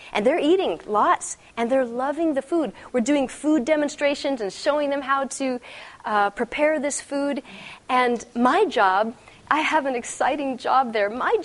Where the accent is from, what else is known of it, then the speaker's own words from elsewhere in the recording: Texas, United States; I'm from Texas. I'm preaching to me, okay?